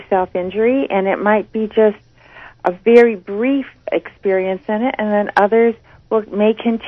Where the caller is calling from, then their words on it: Illinois, United States; I'm calling from the Chicagoland area.